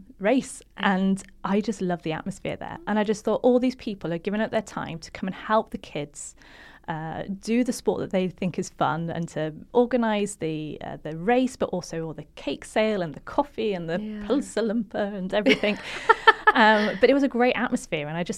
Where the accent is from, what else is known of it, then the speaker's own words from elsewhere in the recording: England, United Kingdom; now in Norway; Like I'm English